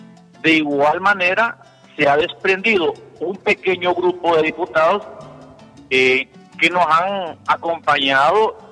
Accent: Honduras; es un tema que deberemos nosotros de resolverlo como hondureños y como Congreso

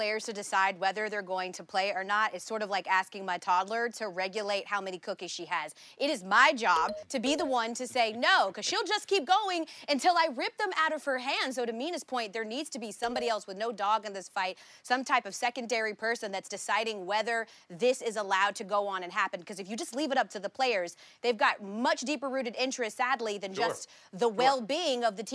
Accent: Atlanta, Georgia, United States; being that I'm from Atlanta, that's actually had the Magic City Wings.

